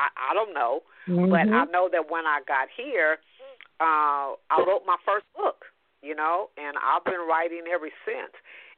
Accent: Los Angeles, California, United States; I was born and raised in Los Angeles. I'm very proud to tell people I was born and raised in Watts, California.

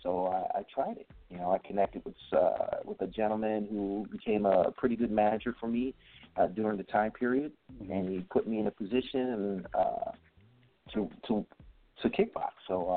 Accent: Hillside, New Jersey, United States; Yeah, I was in my hometown, Hillside, New Jersey.

